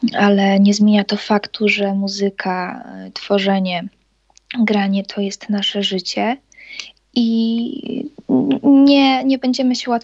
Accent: Wasilków, Podlaskie Voivodeship, Poland; Jesteśmy z Białegostoku, to znaczy ja pochodzę z Wasilkowa, Adrian z Białegostoku

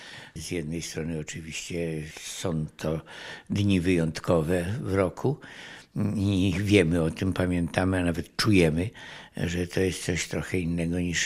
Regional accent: Masovian Voivodeship, Poland; now in Białystok, Poland; a ja jestem z Mazowsza, więc też niezupełnie stąd, z Białegostoku.

